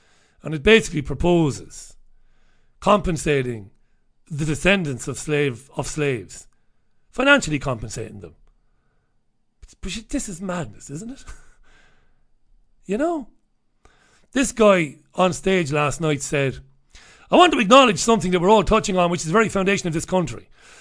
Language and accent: English; Ireland; now in United Kingdom; as an Irishman, because of what the Crown did to my country over the years and to my grandpappy and my great-grandpappy